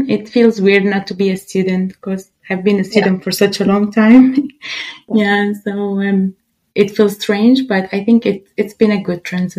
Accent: Syria; moved away as an adult; also born or lived in Bangladesh; I was born and raised in Syria, and then I moved to Bangladesh in 2014 to do my bachelor's, and I did my bachelor's at a university called Asian University for Women in Bangladesh. I finished it in 2018, and then I moved back to Syria.

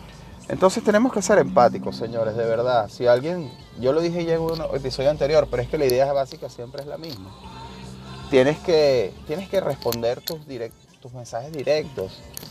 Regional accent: Venezuela; y digo uno como buen venezolano refiriéndome a mí también

